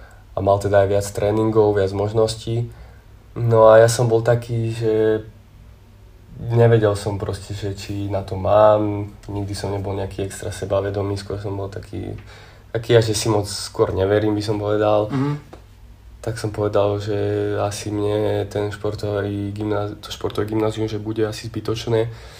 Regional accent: Rašov, Žilina Region, Slovakia; tým vlastne, že som bol z Rašova, tak som niekedy nastupoval na vlak, že 20:44 zo Žiliny

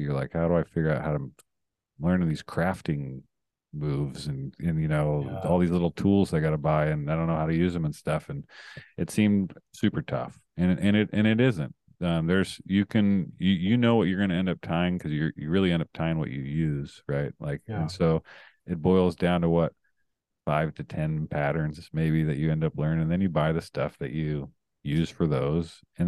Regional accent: Costa Mesa, California, United States; now in Sacramento, United States; I got family down there still. I mean, I grew up in Costa Mesa and live up here in Sacramento now, but I go down there often.

